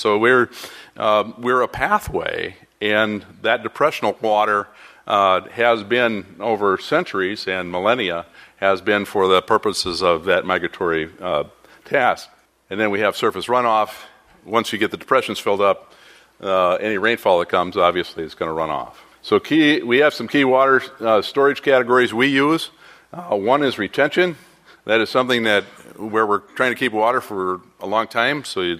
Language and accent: English; Michigan, United States; I grew up in Michigan. I grew up on spring-fed lakes and eutrophying lakes as well